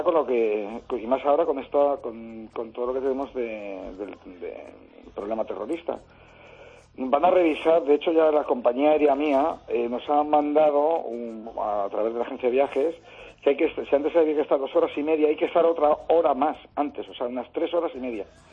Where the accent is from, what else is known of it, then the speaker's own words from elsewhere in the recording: Madrid, Community of Madrid, Spain; now in Benidorm, Spain; Yo soy, bueno, vivimos en Benidorm, soy de Madrid